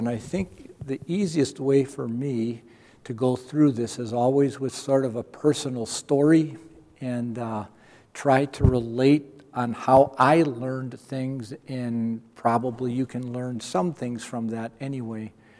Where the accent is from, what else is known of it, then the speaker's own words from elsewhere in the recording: Milwaukee, Wisconsin, United States; I grew up in Milwaukee, Wisconsin. And I grew up in a very strong Roman Catholic family.